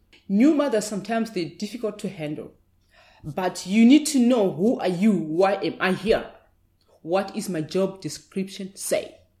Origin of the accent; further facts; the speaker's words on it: Mutare, Manicaland, Zimbabwe; I'm from Zimbabwe. I was born in Mutare, in a mountainous area near Nyanga Mountains.